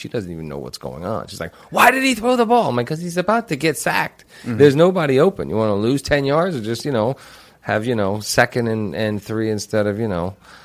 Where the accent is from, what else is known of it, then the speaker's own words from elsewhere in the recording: Boston, Massachusetts, United States; being a Red Sox fan, being a Bostonian for so many years.